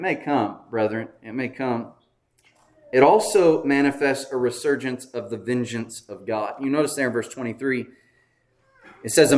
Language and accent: English; United States; Being an American, we have this idea that we have some kind of right